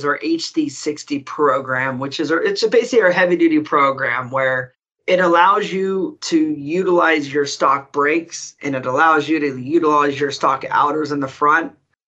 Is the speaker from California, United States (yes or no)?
yes; California, United States; like grew up racing dirt bikes and then always growing up in California, watching my dad race off.